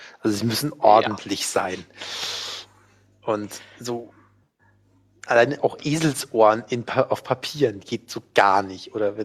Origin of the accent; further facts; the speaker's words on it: West Germany, Germany; Und es sind auch keine Stasi-Akten, ich bin Wessi.